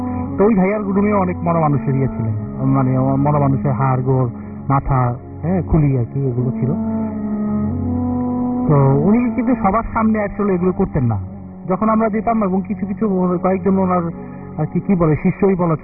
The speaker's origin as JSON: {"language": "Bangla", "town": "Dhaka", "region": "Dhaka Division", "country": "Bangladesh", "tie": "born or raised there", "said": "আমি জুরাইন এলাকাতে বড় হয়েছি, আমি পুরনো ঢাকাতেই আর কি বড় হওয়া"}